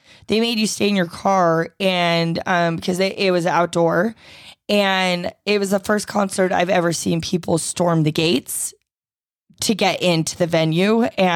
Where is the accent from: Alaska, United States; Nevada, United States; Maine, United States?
Nevada, United States; Reno; so I grew up in Reno from the time I was about 8 to when I went to college. And I really haven't been back much.